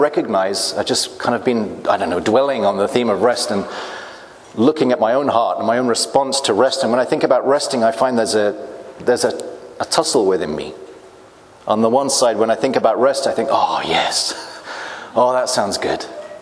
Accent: England, United Kingdom; I'm from England

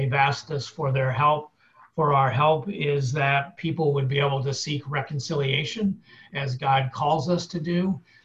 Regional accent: Portland, Oregon, United States; I'm from Portland, Oregon, and Roger is from Salem, so we're at least close.

